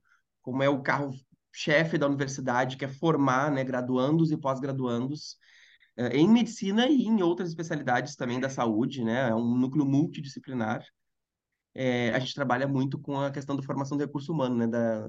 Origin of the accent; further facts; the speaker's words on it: Porto Alegre, Rio Grande do Sul, Brazil; born there; moro há 22 anos no Rio de Janeiro. Então, até assim, eu fiz a minha graduação da Faculdade de Medicina lá em Porto Alegre, que foi onde eu nasci, lá no sul do Brasil